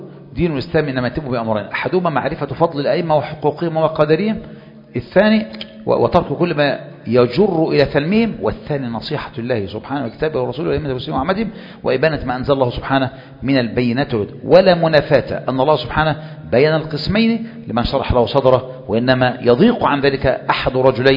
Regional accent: Egypt; أنا مصري وأنت مصري وعارفين بعض، كويس أوي. أنا ما بدرسش بالسعودي، بدرس بالمصري

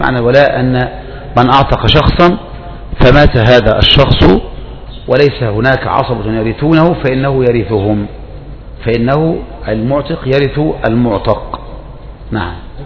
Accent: Egypt

